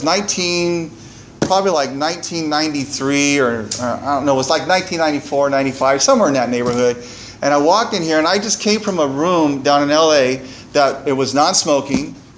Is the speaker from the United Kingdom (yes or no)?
no; Santa Maria, California, United States; Growing up in Santa Maria made it easy to come home.